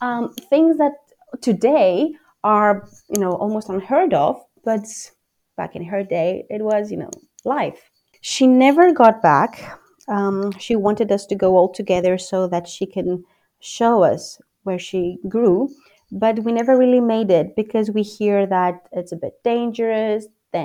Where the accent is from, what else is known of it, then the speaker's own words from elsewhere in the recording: Athens, Attica, Greece; we live in a suburb of Athens, so we're not downtown. So there's not a lot of concrete and all that, you know, buzzing sound of the city.